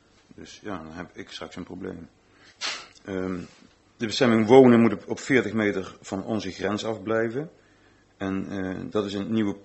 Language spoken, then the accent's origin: Dutch; Valburg, Gelderland, Netherlands; born there; geboren te Valburg.